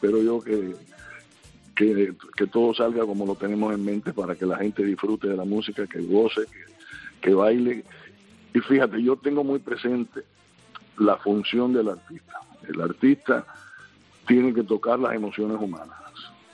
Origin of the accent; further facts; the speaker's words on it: Consolación del Sur, Pinar del Río, Cuba; Se llama Consolación del Sur, mi pueblo, donde nací, donde me crié. A estos 14 años, yo nunca viví en La Habana. Nosotros a la gente del campo le decimos guajiro, y yo soy guajiro, yo soy del campo, crecí en un pequeño pueblo